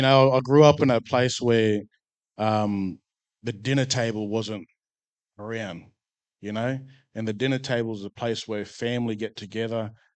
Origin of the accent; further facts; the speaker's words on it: Mount Isa, Queensland, Australia; I've just recently moved here from Blackwater, born and raised in Mount Isa. I'm Vanuatu, mixed islander.